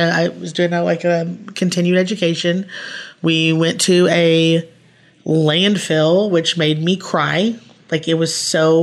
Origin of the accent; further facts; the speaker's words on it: Midwest, United States; Or if you live in an environment like myself, where I come from. I mean, I come from the Midwest.